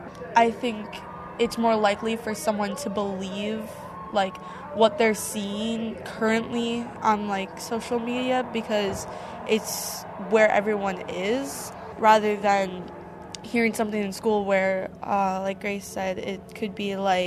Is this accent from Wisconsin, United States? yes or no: yes; Watertown, Wisconsin, United States; I am 13, and I am from Watertown, Wisconsin.